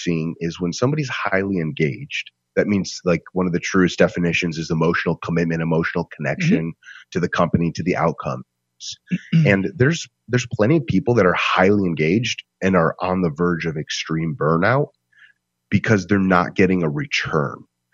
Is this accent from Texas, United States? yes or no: no; Rochester, New York, United States; now in Detroit, United States; So I grew up in Rochester, and now I live in Detroit.